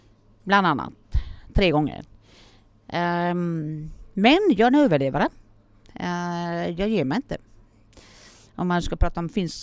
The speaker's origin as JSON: {"language": "Swedish", "town": "Gävle", "region": "Gävleborg County", "country": "Sweden", "tie": "born or raised there", "also_born_or_lived": "Finland", "lives_now": "Gothenburg, Sweden", "said": "jag är en finska som kom till Göteborg runt 1990-91. Född i Finland, 3 år gammal, kom upp till Gävle, utanför Gävle. Kom, gick i skola, utbildning, alltihopa. Tröttnade på min gamla hemstad. Och som nu är jag i Göteborg."}